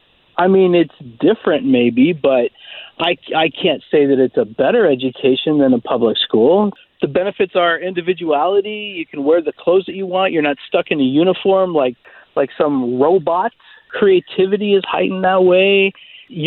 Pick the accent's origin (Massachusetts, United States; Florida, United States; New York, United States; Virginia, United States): Florida, United States; Casselberry; Castleberry.